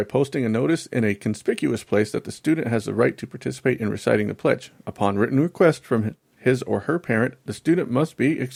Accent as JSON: {"language": "English", "region": "the South", "country": "United States", "said": "I'm from the South. I'm from the mountains."}